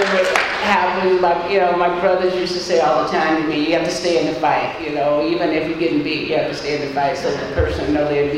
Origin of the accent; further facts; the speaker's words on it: Griffin, Georgia, United States; I grew up in the South. I grew up doing Jim Crow era, so all of that was that. I grew up, you know, going in to the small town of Griffin, Georgia, which not that big.